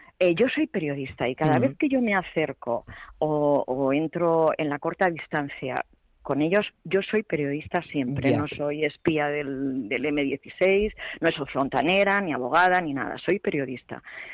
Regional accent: Madrid, Community of Madrid, Spain; born there; yo nací en Madrid, aunque puedo ser de cualquier parte del mundo, como digo en el libro

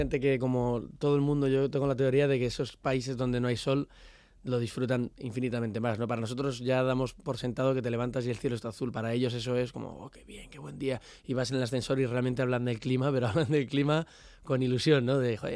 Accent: Spain; also born or lived in Netherlands; he vuelto a mi tierra, pero ha sido como volver a irme, en realidad. Ya estaba, llevaba 3 años en Holanda

